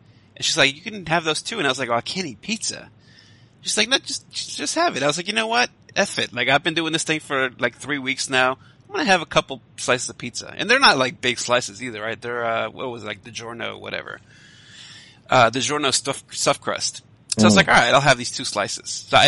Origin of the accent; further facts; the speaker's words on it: New York, United States; Well, and me, because I'm from New York, so it's not real pizza to me.